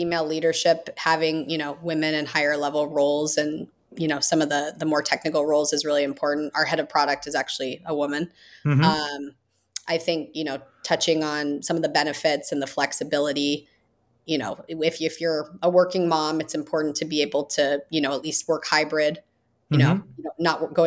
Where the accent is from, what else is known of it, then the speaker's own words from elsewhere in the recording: California, United States; So I grew up in the Bay Area, which is near San Francisco.